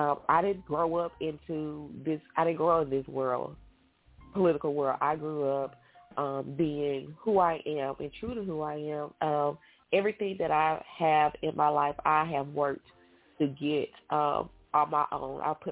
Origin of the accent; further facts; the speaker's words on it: Pine Bluff, Arkansas, United States; being born and raised, I'm from Pine Bluff, born and raised here, went to school here, went to college here.